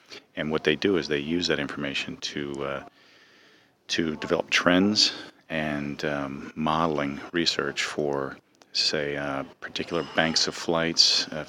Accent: Boston, Massachusetts, United States; I'm from Boston, Massachusetts.

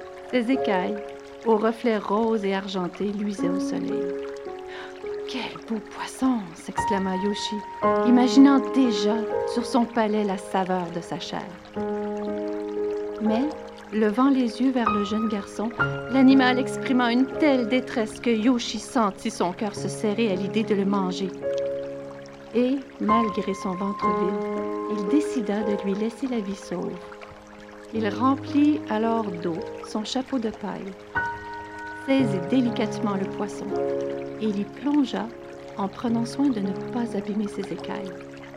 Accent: Quebec, Canada; now in Nova Scotia, Canada; J'habite ici depuis 3 ans, je viens du Québec originairement, mais mon mari était militaire, alors on a déménagé souvent, puis on a adoré la Nouvelle-Écosse, fait qu'on a décidé de prendre notre retraite ici.

